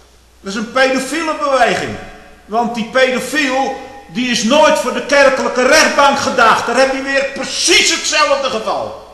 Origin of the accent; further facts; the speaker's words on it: Overijssel, Netherlands; Ik groeide op in Veenemuiden.